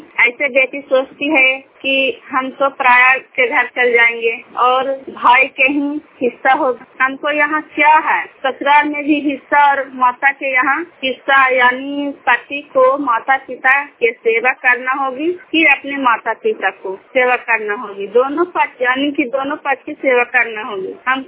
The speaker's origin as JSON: {"language": "Hindi", "region": "Bihar", "country": "India", "said": "Block खरनौत कोयलामा गांव के रहने वाली हूँ, जिला नालंदा।"}